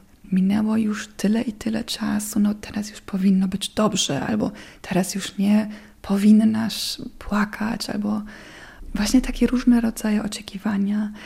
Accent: Germany; Polish is a second language; also born or lived in Yugoslavia; now in Poland; Urodziłam się w Jugosławii i wychowywałam się głównie w Niemczech. Moja mama jest Niemką, mój tata jest Chorwatem. I dzisiaj mieszkam w Polsce, mój mąż jest Polakiem. Tutaj jestem od 11 lat.

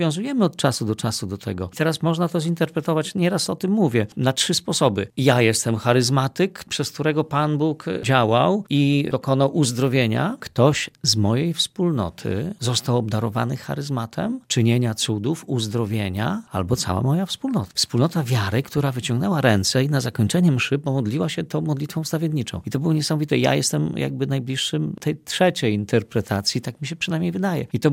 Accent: Bielsk Podlaski, Podlaskie Voivodeship, Poland; Ja pochodzę z Bielska Podlaskiego, to moje rodzinne miasteczko.

